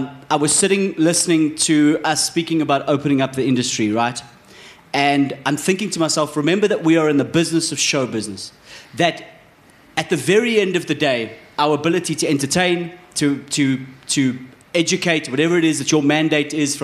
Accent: South Africa; we're not asking ourselves, as specifically as South African content creators, is this thing damn entertaining?

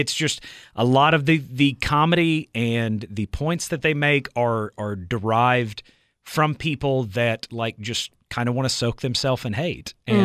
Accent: Southeast, United States; I've been around them a lot of my life because I grew up in the Southeast, and I didn't like them.

